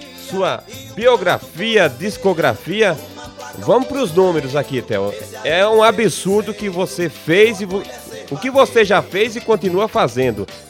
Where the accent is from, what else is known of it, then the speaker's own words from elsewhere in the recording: Taperoá, Paraíba, Brazil; pela rádio Taperoá FM, na minha terra natal. É isso aí, lá no estado da Paraíba, minha Taperoá querida.